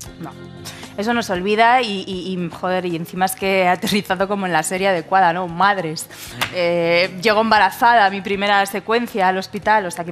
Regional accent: Spain; había hecho de española porque también es lo que soy española.

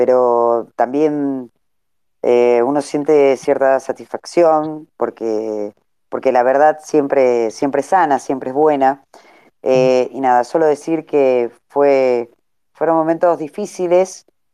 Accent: Jujuy, Argentina; Y me siento muy orgullosa de Jujuy, muy orgullosa de mi pueblo

